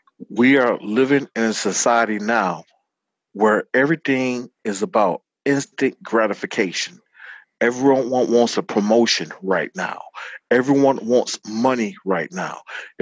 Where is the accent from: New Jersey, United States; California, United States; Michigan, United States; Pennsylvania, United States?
Michigan, United States; Detroit; I am a product of Detroit, Michigan.